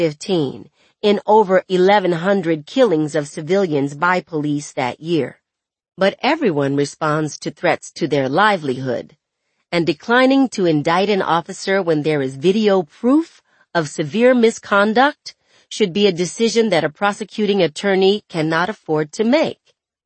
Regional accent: Seattle, Washington, United States; In my hometown of Seattle in 2016, activists were engaged in a fight with the city

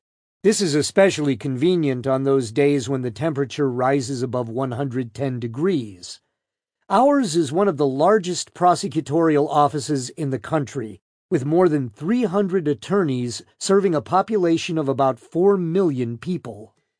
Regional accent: California, United States; moved away as an adult; I'd first arrived in the valley from my home state of California to attend law school at Arizona State University in August 1981.

